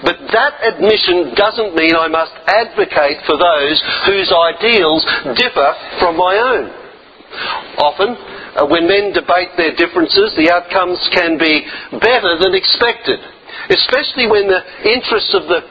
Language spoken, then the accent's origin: English; Australia; But as an Australian citizen, I choose to exercise my democratic right.